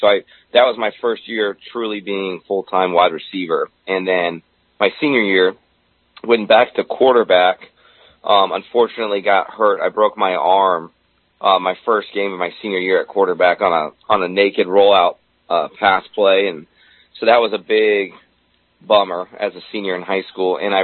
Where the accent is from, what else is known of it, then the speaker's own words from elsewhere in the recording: San Marcos, California, United States; I come from San Diego, North County, San Diego, in a town called San Marcos.